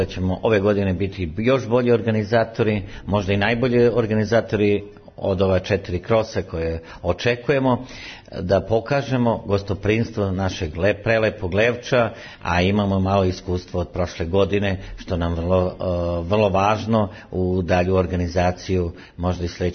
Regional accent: Oporić, Serbia; born there; a sa mojom mestom odakle sam ja rođen iz Oporića

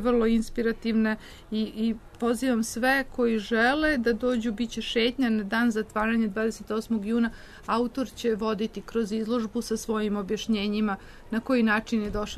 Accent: Belgrade, Serbia; Ja sam Beograđanin.

